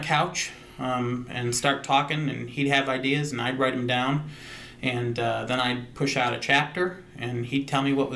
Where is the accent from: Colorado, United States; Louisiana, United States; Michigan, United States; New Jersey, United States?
Michigan, United States; Owosso; also born or lived in Flint; I grew up in the Flint area, and then moved quickly to a small town, Owosso.